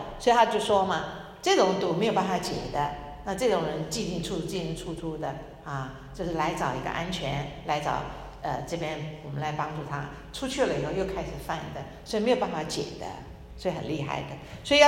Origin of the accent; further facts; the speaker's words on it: China; 我们中国人喜欢撒谎